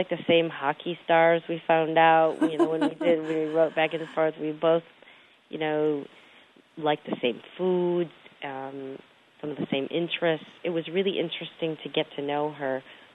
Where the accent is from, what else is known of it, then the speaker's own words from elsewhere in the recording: Switzerland; She actually had a pretty similar childhood in that, you know, we had a very Western upbringing, Switzerland, a beautiful place